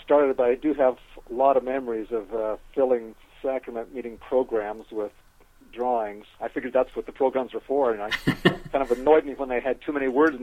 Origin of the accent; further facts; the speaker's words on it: California, United States; also born or lived in Twin Falls, Idaho; Well, I was born in Idaho, in Twin Falls, Idaho, but we moved shortly thereafter to California, to the Bay Area, where I was raised.